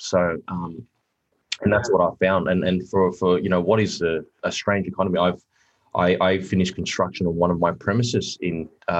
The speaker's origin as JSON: {"language": "English", "town": "Cecil Hills", "region": "New South Wales", "country": "Australia", "tie": "born or raised there", "said": "I grew up in Cecil Hills, which is sort of surrounded by Badgerys Creek, Austral, and that's the reason why I've invested there"}